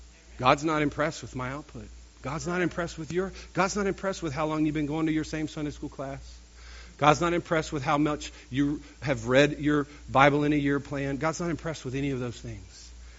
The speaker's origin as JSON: {"language": "English", "region": "the South", "country": "United States", "tie": "born or raised there", "said": "Now look, I grew up in the South."}